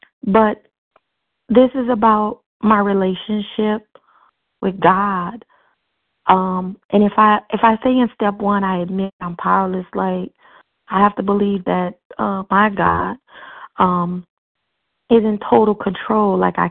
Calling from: Miami, Florida, United States

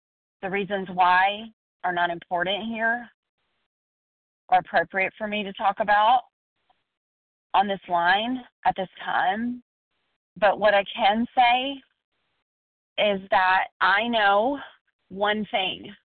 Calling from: Georgia, United States

